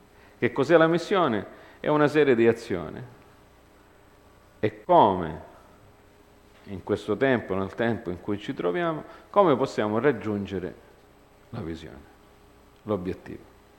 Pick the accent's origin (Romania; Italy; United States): United States; Italian is a second language; io sono americano, quindi queste parole a volte mi confondo